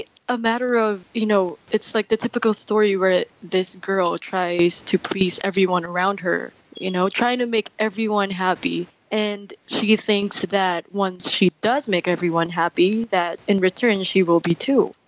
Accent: Philippines; I am 22 years old. I'm from the Philippines.

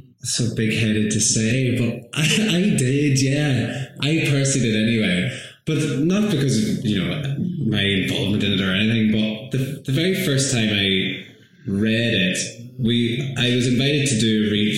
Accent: Northern Ireland, United Kingdom; I grew up in County Tyrone, just next to it.

